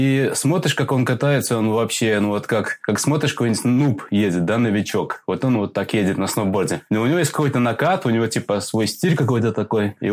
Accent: Latvia; now in United Kingdom; и я родом из Латвии. И вот я оказался в Англии.

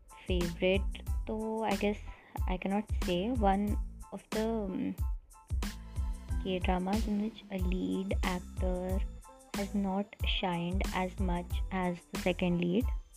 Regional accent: India; So I'm an Indian brown girl reviewing K-dramas for you all.

